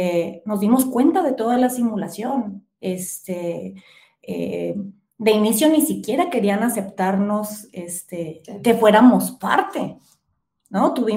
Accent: Loreto, Baja California Sur, Mexico; yo la recuerdo cuando era pequeña y vivía aquí en Loreto, tendría yo 10 años

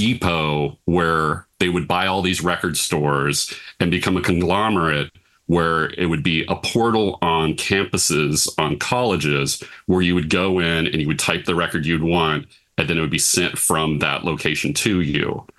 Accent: Portland, United States; I'm from Portland

